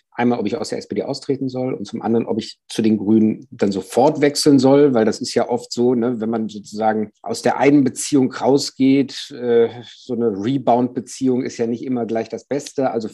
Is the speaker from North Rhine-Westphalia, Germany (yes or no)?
yes; Wuppertal, North Rhine-Westphalia, Germany; Ich bin 43 Jahre alt, gebürtiger Wuppertaler, lebe seit 43 Jahren mit einem Jahr Unterbrechung, als ich zum Studium nach Berlin gezogen bin, auch in Wuppertal, in Barmen genauer gesagt.